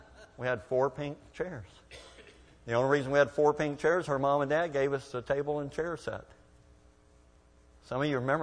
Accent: United States; I am an American. I believe in the Democratic Republic of America.

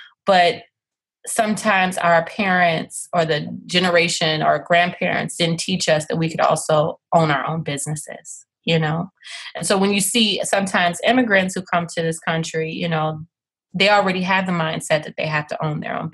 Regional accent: Chicago, Illinois, United States; I grew up in Chicago. My dad's side of the family is from New Orleans, so I spent my summers here.

